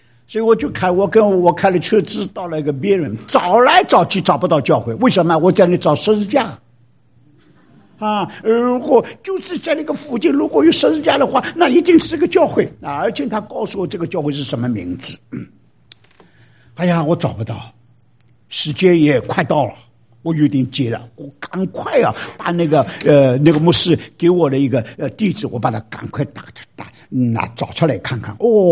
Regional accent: China; 我是一个中国人

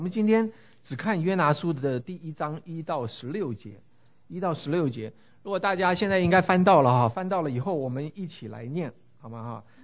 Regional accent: China; 以色列人跟我们中国人很像哈，每一个人取的名字都有他的意思哈。

